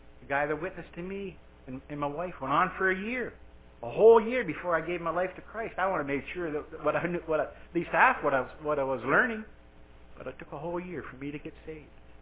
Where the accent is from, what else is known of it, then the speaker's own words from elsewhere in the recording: Glasgow, Nova Scotia, Canada; born there; I was born in Glasgow, Nova Scotia, so it was wonderful for me to go back and talk to people.